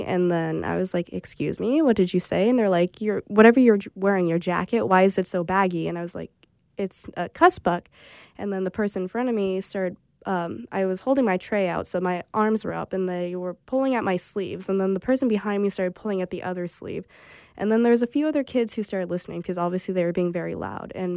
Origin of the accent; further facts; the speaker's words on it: Alaska, United States; People thought it was cool that I was from Alaska. I became the trademark Alaskan person. Then when people found out I was a Inupiaq, they were like, wow, you guys are real?